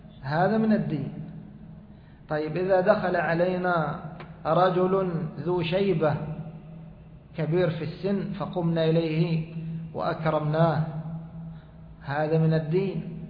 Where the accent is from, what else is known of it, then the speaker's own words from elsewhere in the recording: Egypt; ربما عندنا في مصر لا، كيف رأس الخروف؟